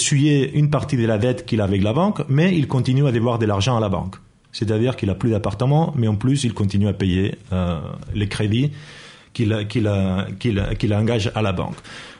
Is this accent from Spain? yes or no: yes; Catalonia, Spain; je me promène dans ma ville natale, qui est une ville de la banlieue de Barcelone, une ville sans histoire, une ville moyenne, hein, industrielle, commerciale, tout à fait normale.